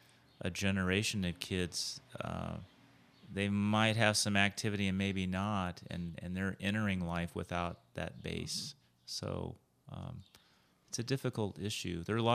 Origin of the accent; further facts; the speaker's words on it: California, United States; we moved to Atlanta for 5 years, and we didn't have fences there. And we were freaked out because we're from California